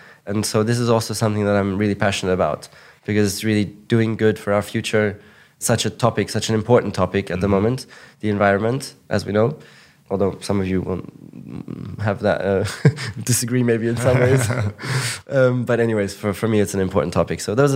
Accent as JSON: {"language": "English", "country": "Monaco", "tie": "born or raised there", "said": "I grew up in Monaco, which is one of the richest places in the world. And it's like a kind of rich cocoon, you know?"}